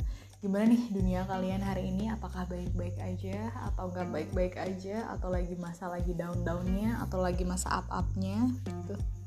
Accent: Bandung, West Java, Indonesia; gue dari Bandung.

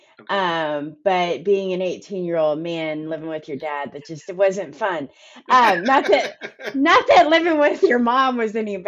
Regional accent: Dayton, Ohio, United States; now in Columbus, United States; a job that was 2 hours away from my hometown, which is a little bit outside of Dayton. And it was the opportunity to move to Columbus.

